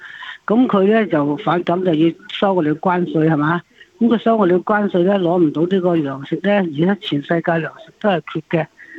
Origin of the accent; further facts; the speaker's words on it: China; 我是中国人来的